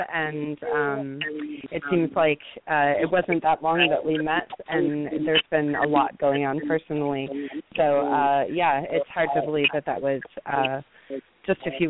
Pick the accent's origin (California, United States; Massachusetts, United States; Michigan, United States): Michigan, United States; Detroit; Yeah, I'm from Detroit, so I spent a lot of my youth in the Ann Arbor area